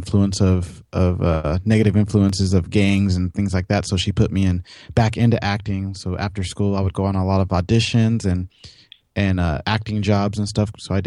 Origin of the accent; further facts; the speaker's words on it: Los Angeles, California, United States; also born or lived in Michigan; And at a young age, I grew up in near Hollywood in L.A.